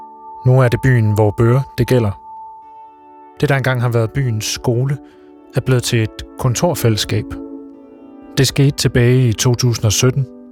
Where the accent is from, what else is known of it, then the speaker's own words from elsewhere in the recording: North Denmark Region, Denmark; For da jeg var barn og ung i Thy, var det ikke så meget andet end en rodden banan.